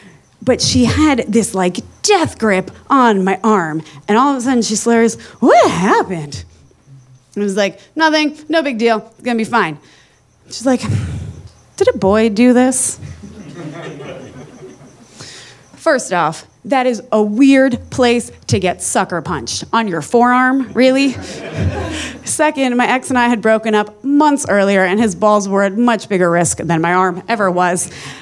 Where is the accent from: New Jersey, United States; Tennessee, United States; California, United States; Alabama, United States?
New Jersey, United States; I am from New Jersey. I know my way around a tan in a can.